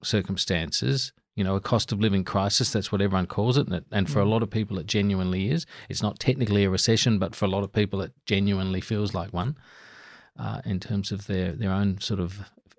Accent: Adelaide, South Australia, Australia; now in Canberra, Australia; Now, I shouldn't say that because I'm from Adelaide and I...

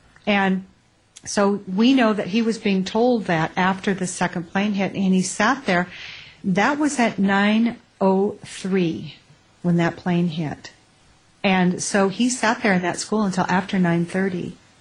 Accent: United States; I'm not left. I'm not right. I'm an American.

